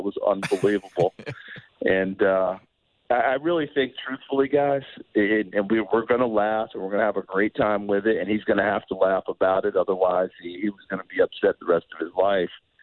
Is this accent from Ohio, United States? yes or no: no; New York, United States; I grew up in New York State. So when I hear Rochester, I get excited about that.